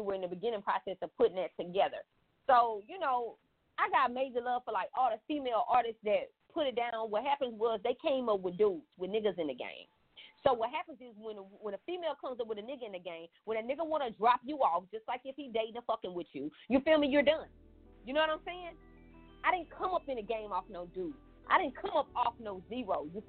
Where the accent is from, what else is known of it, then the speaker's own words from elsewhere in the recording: the South, United States; Emil from the East Coast, I'm from the South, Toy was from the West.